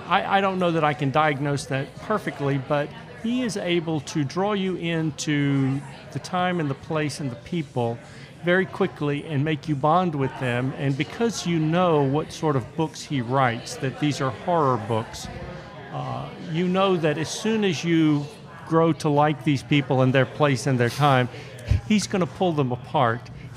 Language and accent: English; Alexandria, Louisiana, United States; also born or lived in Baton Rouge; I grew up in Alexandria, went to Catholic school from kindergarten through high school, and when I got to college at LSU in Baton Rouge, it was a completely different world.